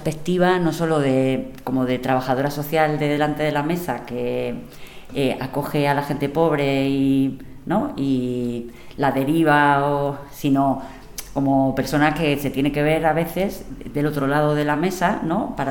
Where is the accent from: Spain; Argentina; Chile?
Spain; Cuenca, Castilla-La Mancha; yo soy de Cuenca, estaba estudiando en la Universidad de Castilla-La Mancha.